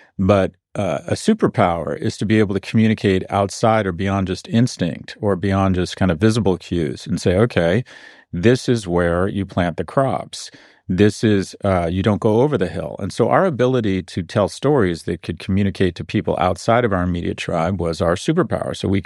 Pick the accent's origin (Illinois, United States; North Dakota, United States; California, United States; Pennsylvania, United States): California, United States; San Diego; born there; That's why I was born in San Diego